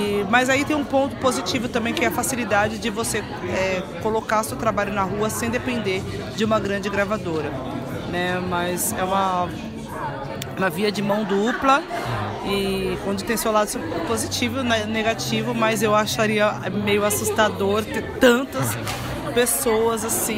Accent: São Paulo, Brazil; born there; quando nasci na Vila Brasilândia, quando era criança e tal.

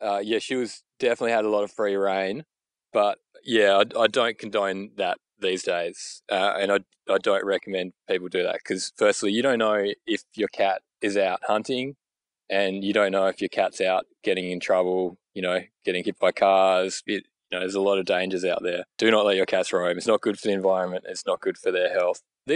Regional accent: Hobart, Tasmania, Australia; So I grew up in Hobart, went to uni, got a degree

